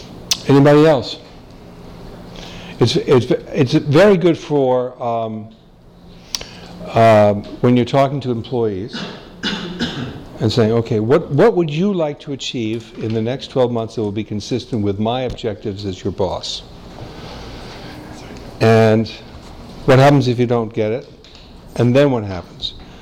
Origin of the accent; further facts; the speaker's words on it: United States; But again, I'm an American. I'm dealing with an American audience.